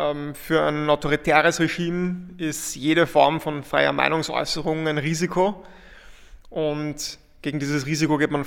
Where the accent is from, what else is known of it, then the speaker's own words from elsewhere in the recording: Vienna, Austria; jetzt auch als Wiener, denke ich, so einen Wiener Schmäh